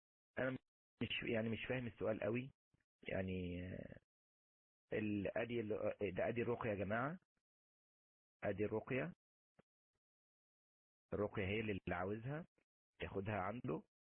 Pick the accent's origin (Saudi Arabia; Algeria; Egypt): Egypt; Mansoura, Dakahlia; انا من المنصوره. انا من المنصوره مش من القاهره،